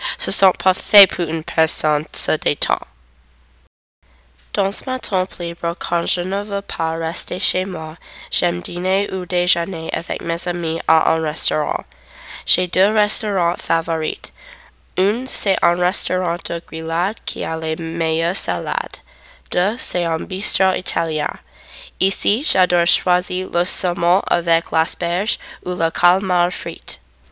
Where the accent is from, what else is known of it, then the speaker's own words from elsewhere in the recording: Cincinnati, Ohio, United States; French is a second language; J'ai habité à Cincinnati pendant 8 années. Parce que Cincinnati est la ville que j'habite pour le plus de temps, maintenant je crois que c'est ma ville natale.